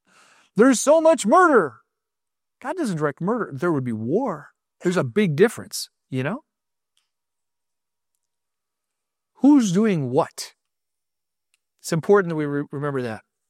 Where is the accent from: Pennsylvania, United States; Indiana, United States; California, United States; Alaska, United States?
Alaska, United States; I grew up in Alaska. That was my place. And in winters were long.